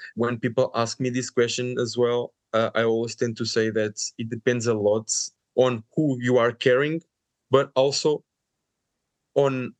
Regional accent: Coimbra, Centro, Portugal; English is a second language; I got in the nursing school of Coimbra, which is my city, my hometown as well.

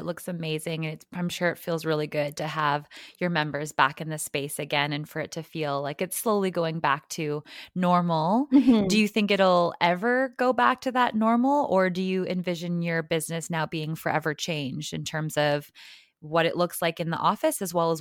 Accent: Sudbury, Ontario, Canada; I saw my friends from Sudbury, actually, a couple entrepreneurs I knew from my hometown were on the call.

